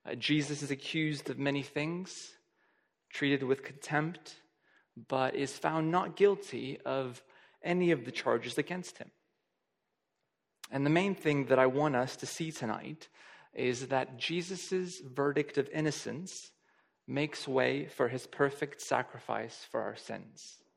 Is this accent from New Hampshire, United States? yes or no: no; Texas, United States; I remember growing up in the States, and whenever I'd miss school because of an illness or something like